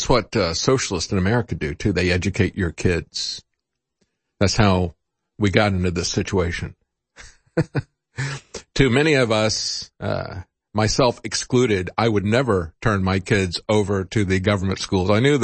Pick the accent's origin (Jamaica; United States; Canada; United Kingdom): United States; Florida; I grew up in Florida, and most of the Cubans that I knew had escaped from Fidel Castro's Cuba.